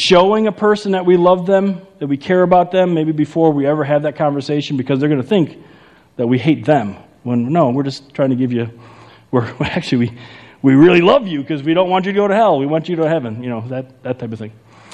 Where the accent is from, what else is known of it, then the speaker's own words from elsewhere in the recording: Chicago, Illinois, United States; accent: Chicago; I'm from Chicago, if you couldn't tell from my great accent.